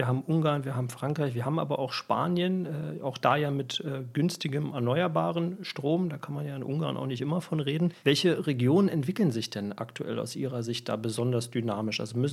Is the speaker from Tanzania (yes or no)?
no; Brandenburg, Germany; in Grünheide, also in meiner Heimat, in meinem Heimatbundesland Brandenburg